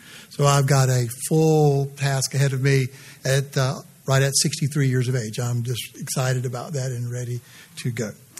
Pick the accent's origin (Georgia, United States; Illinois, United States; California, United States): Georgia, United States; if I sound like I'm from Georgia, it's because I am from Georgia.